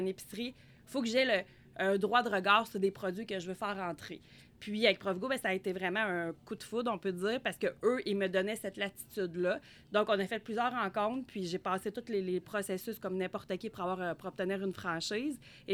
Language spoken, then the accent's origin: French; Sorel-Tracy, Quebec, Canada; Donc, moi, je suis native de Sorel-Tracy. Ma famille vient d'ici. Je viens d'une très grosse famille. Mon grand-père a eu une épicerie sur la rue Charlotte, ici au centre-ville de Sorel.